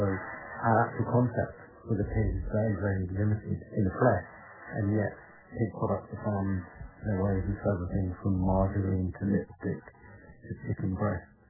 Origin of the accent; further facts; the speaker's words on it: South East England, United Kingdom; particularly where I grew up in Kent